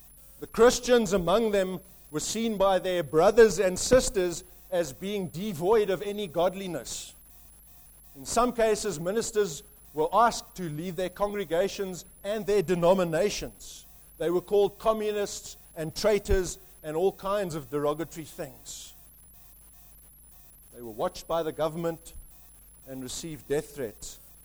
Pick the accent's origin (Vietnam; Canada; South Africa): South Africa; In my home country, South Africa, we experienced the results of peacemakers who had sought to make peace at all peaceful costs.